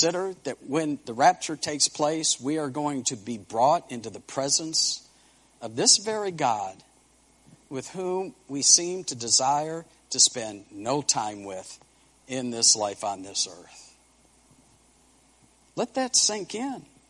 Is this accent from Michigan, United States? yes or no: yes; Detroit, Michigan, United States; I can remember growing up in Detroit, Michigan.